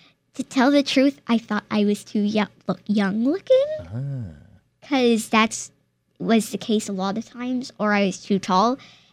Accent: Charlottesville, Virginia, United States; It's in the Charlottesville area in Virginia.

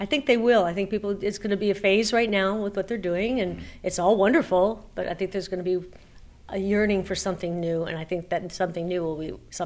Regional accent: Fort Lauderdale, Florida, United States; Fort Lauderdale. Okay. It's in Fort Lauderdale.

